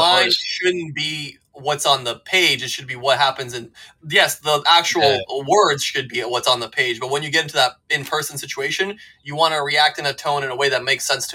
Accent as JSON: {"language": "English", "country": "Serbia", "tie": "born or raised there", "moved": "yes", "lives_now": "Canada", "said": "I have a passport. I was born in Serbia. I lived in Serbia."}